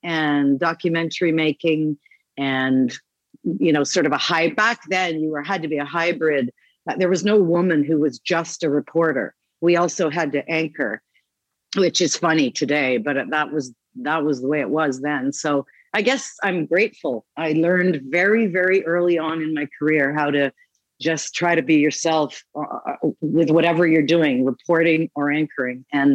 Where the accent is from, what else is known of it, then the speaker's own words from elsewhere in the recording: Kitchener, Ontario, Canada; Well, I grew up in Kitchener, Ontario.